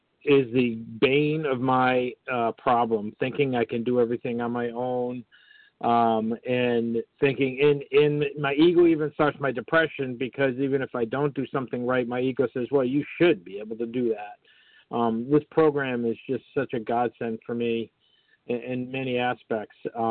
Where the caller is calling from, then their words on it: Massachusetts, United States; I'm calling from Massachusetts, West Mass.